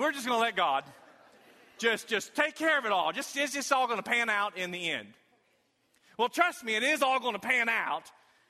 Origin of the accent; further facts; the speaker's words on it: Lebanon, Missouri, United States; I'm from Lebanon, Missouri.